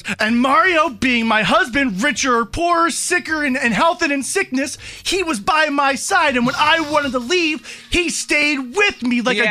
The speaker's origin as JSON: {"language": "English", "region": "New Jersey", "country": "United States", "said": "I come from New Jersey, which you guys know. And in New Jersey, when we're playing around with our friends, just joking, we will be downright mean."}